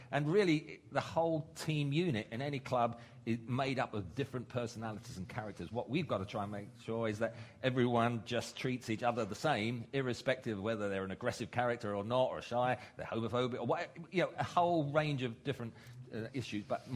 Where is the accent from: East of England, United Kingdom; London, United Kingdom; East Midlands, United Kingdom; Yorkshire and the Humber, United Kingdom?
London, United Kingdom; I mean, I was brought up in the East End, but, it was made clear everyone's the same, whatever, and I came from an East End background